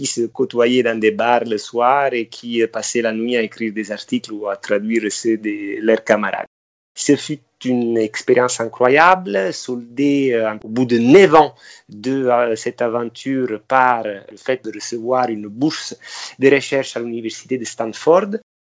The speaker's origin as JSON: {"language": "French", "region": "Campania", "country": "Italy", "said": "j'ai 40 ans, je suis originaire de la côte amalfitaine et je suis un journaliste boulanger."}